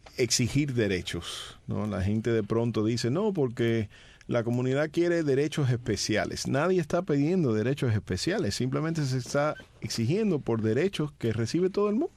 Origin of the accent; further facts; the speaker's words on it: San Juan, Puerto Rico; born there; Yo nací en Puerto Rico, para que tú sepas, en el Auxilio Mutuo en San Juan